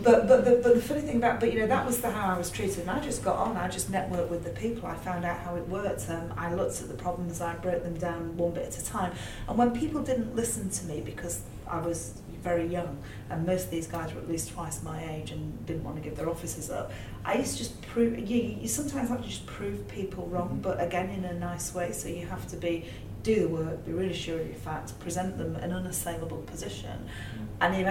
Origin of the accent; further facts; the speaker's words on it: Yorkshire and the Humber, United Kingdom; also born or lived in London; and I'd come up from London, and although I'm a Yorkshire girl.